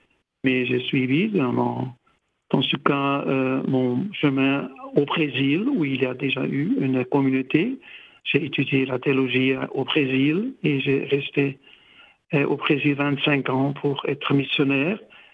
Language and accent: French; German-speaking Switzerland, Switzerland; Je suis Suisse allemand.